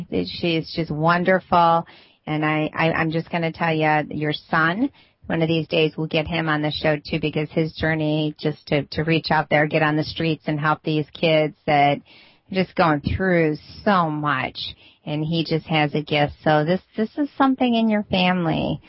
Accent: London, Ontario, Canada; London, Ontario, Canada. That's where I was born. That's my hometown.

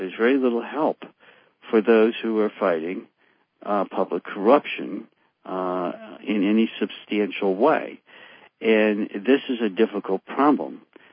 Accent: Chicago, Illinois, United States; I'm from Chicago, and I'm aware of much public corruption.

